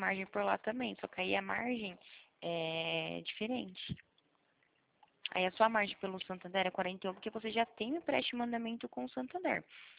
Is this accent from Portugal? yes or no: no; Marília, São Paulo, Brazil; Eu sou de Marília, São Paulo, conhece? É interior, eu sou do interior